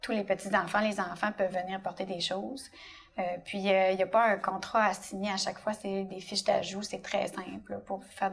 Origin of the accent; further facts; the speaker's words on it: Dolbeau, Quebec, Canada; moi, je suis native de Dolbeau.